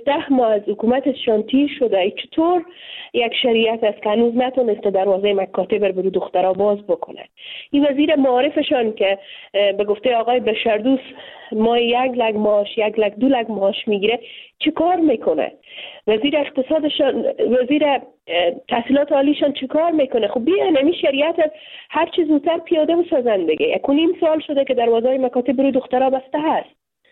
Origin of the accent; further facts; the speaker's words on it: Afghanistan; ما به عنوان یک دختر مسلمان، میمانای برنامه شما و شنونده های شما اکثرا مسلمان از افغانستان هستیم، به خانواده های مسلمان در یک خانواده های سنتی که ارزش ها و باورهای دینی فرهنگی و اجتماعی خود خود داشته ما بزرگ شدیم